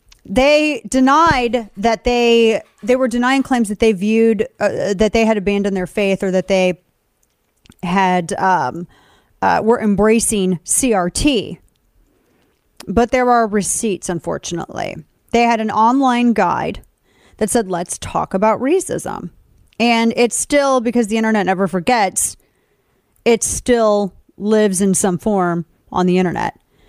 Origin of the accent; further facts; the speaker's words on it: St. Louis, Missouri, United States; And when I lived in St. Louis, my hometown, and I homeschooled my kids